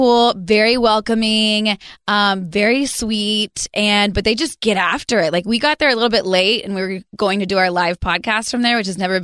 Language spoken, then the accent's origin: English; Texas, United States; I grew up in South Texas with a conservative Texas banker father